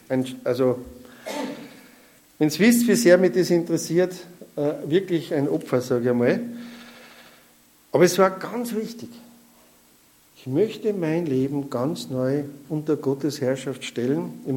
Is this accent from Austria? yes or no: yes; Austria; Ja, wir sind aus Österreich.